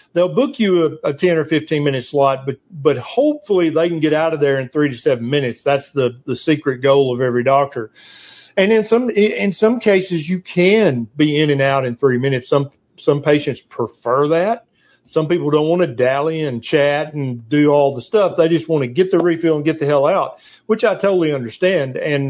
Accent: Tennessee, United States; And you're from Texas. I'm from Tennessee.

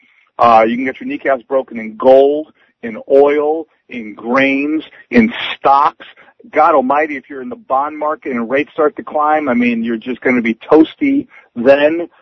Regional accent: United States; You know, as an American, I would support the government.

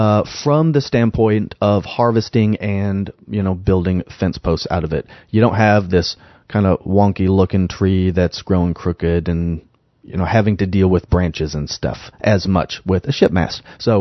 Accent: Ohio, United States; I've always liked black locusts we used to burn growing up in Ohio.

